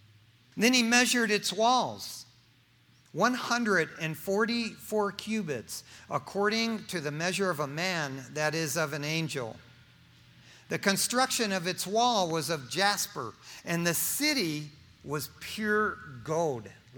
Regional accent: Eastpointe, Michigan, United States; Now, I grew up in East Detroit, Michigan.

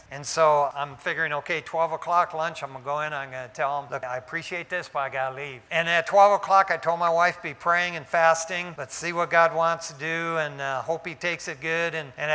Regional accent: East Detroit, Michigan, United States; I was born and raised in East Detroit, Michigan. Grew up in Detroit.

